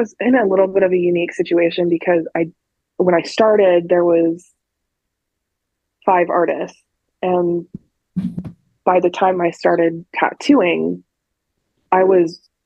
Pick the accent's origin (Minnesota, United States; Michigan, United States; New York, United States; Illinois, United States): Illinois, United States; Secor; I grew up in Secor, Illinois. The population on the sign says 400 people.